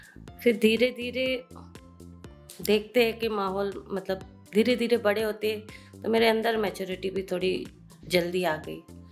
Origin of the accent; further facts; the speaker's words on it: West Bengal, India; बचपन तो बहुत छोटे गाँव से बिलोंग करती हूँ, जो दार्जिलिंग की छोटी सी गांव है जहाँ स्टेट पड़ता है, चाय बागान की स्टेट है, वहाँ से बिलोंग करती हूँ